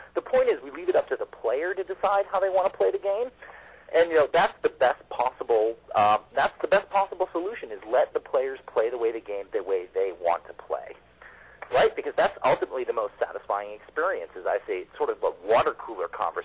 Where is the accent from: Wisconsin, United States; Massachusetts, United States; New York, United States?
Massachusetts, United States; Boston; accent: Boston; I'm sorry, it's my Boston accent coming through.